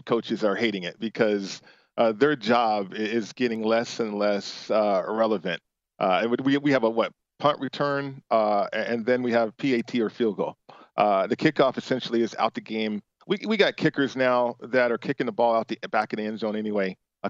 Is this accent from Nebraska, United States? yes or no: no; Las Vegas, Nevada, United States; I grew up in Vegas. And so I definitely was involved with the betting culture.